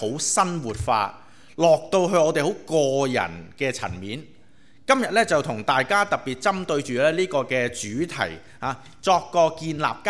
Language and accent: Cantonese; China; 就会联想到我哋中国人有句说话叫做猪乸戴耳环